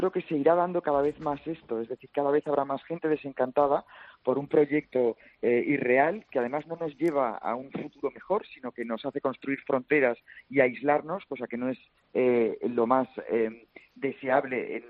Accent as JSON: {"language": "Spanish", "region": "Catalonia", "country": "Spain", "said": "Y los catalanes hoy por hoy somos todos españoles. Nos sintamos o no nos sintamos españoles."}